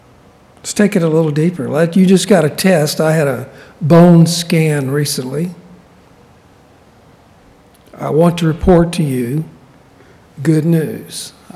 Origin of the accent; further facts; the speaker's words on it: Alabama, United States; I'm from Alabama, by the way.